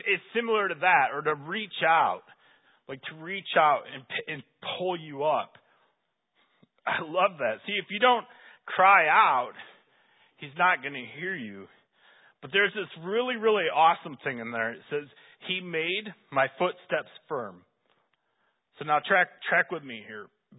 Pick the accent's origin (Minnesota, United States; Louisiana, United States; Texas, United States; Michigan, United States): Michigan, United States; I know I grew up in Michigan, and people every year are pulled out by rip currents